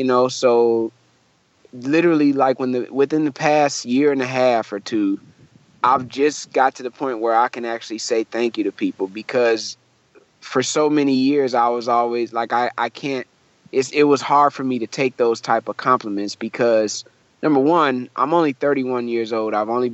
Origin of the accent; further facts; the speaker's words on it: Flint, Michigan, United States; And I'm like, "Oh, you know, I'm from Flint, Michigan."